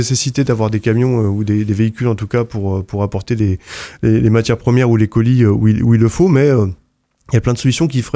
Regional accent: Brittany, France; Quand on est breton, on se rend compte à quel point il y a beaucoup de camions sur les routes.

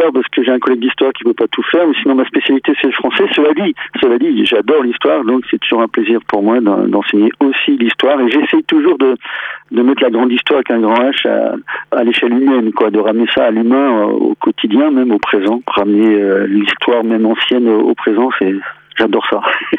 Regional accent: Nancy, Grand Est, France; moved away as an adult; now in Brittany, France; Je suis un jeune homme de 58 ans. Je suis natif de Lorraine. Je suis né à Nancy, donc, au siècle dernier. Et je suis en Bretagne depuis 40 ans, bientôt 40 ans, par choix.

